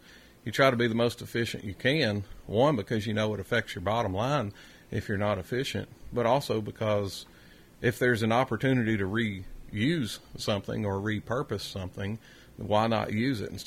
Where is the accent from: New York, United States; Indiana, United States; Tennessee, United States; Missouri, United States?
Tennessee, United States; I grew up in Wilson County, just on the north side of Cedars of Lebanon State Park. Grew up helping some local dairy farmers there, and grew up with some beef cattle and some tobacco there.